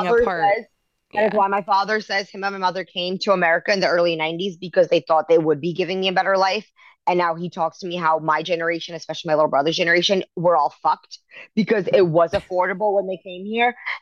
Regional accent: Rockaway, New York, United States; I went to one of those growing up in Rockaway, like on 116th Street, until like after Sandy

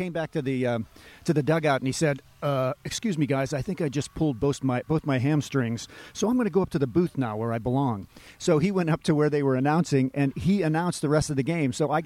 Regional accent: Sharon Center, Ohio, United States; I grew up in Sharon Center, Ohio, population 300, Northeast Ohio near Akron.

